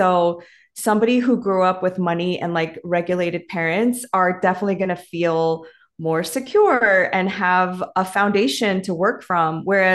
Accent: New York, United States; I grew up in, born and raised in New York, and I grew up with immigrant parents.

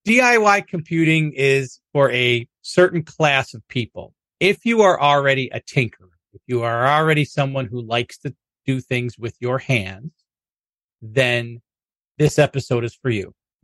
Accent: Rochester, New York, United States; I am from Rochester, New York

